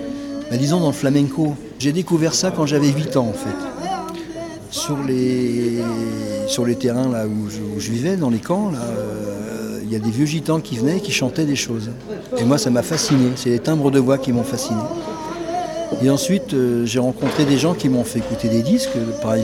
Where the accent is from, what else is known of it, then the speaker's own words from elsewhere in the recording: Paris, Île-de-France, France; Alors moi je suis né à Paris, je suis un parisien pur port, pure souche. Je suis né par hasard dans la clinique des Bleuets du 11e arrondissement, mais ma famille était installée ce qu'on appelait la zone autour de Paris, donc les bidonvilles et les caravanes.